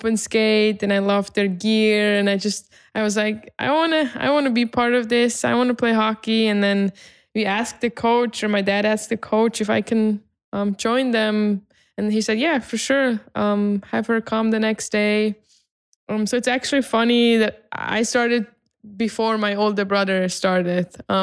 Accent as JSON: {"language": "English", "town": "Winterthur", "region": "Zurich", "country": "Switzerland", "tie": "born or raised there", "second_language": "English", "said": "I'm from Winterthur, Switzerland. I have an older brother. I grew up with my parents at home."}